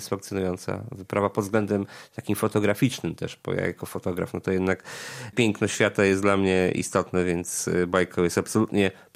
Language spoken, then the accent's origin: Polish; Podlaskie Voivodeship, Poland; now in Poznań, Poland; Natomiast ja mieszkam w Poznaniu na co dzień i tych zim już nie ma. One są raz na parę lat. Pochodzę z Podlasia.